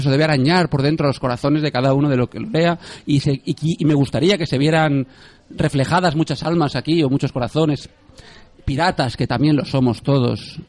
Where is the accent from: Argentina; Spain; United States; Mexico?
Spain; Valencia, Valencian Community; Quizás esto es porque somos aquí de Valencia